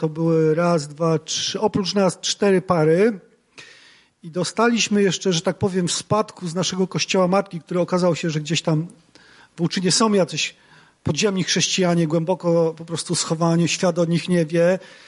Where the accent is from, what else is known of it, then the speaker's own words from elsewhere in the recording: Wołczyn, Opole Voivodeship, Poland; Ja pochodzę z Wołczyna. Wychowałem się w środowisku katolickim